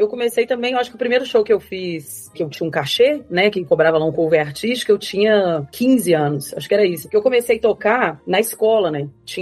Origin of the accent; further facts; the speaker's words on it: Governador Valadares, Minas Gerais, Brazil; Eu sou de Governador Valadares, que é uma cidade no leste de Minas, assim, bem, bem conservadora, sabe?